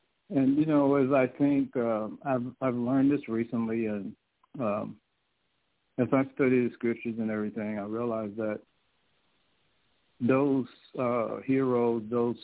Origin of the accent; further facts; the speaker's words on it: Brooklyn, New York, United States; born there; And I was born in Brooklyn.